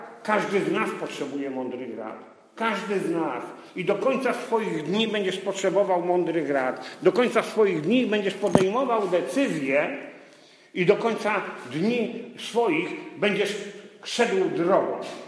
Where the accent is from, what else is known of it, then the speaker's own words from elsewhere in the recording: Kutno, Łódź Voivodeship, Poland; Urodziłem się w bogatej rodzinie. Moi rodzice byli jednymi z najbogatszych ludzi w Kutnie.